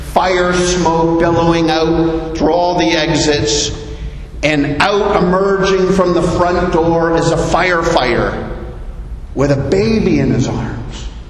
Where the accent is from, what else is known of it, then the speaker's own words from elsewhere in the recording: Canada; now in Bahamas; As a Canadian, I was raised to always defer to the other person, to let others go ahead of you, to open doors for others.